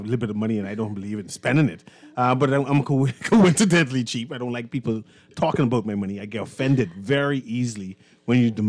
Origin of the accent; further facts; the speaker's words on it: Nassau, New Providence, Bahamas; born there; I was born in Nassau, yeah. Actually. I'm a Nassau-born man. Mm-hmm. I claim Acklands because of my father. My father was born in Acklands. My grandfather was born in Acklands. My great-grandfather was born in Acklands.